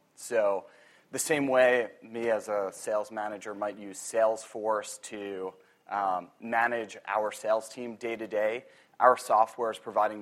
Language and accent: English; New York, United States; I grew up playing lacrosse on Long Island, went through the recruiting process late 90s, early 2000s